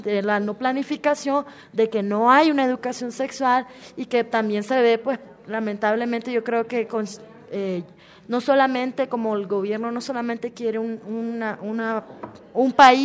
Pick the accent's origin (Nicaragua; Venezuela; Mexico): Nicaragua; como nicaragüense y como joven